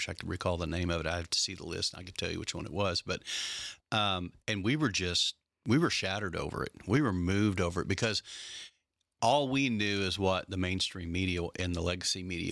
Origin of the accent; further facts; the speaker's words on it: Texas, United States; And I'm from Texas, so I'm doubly proud.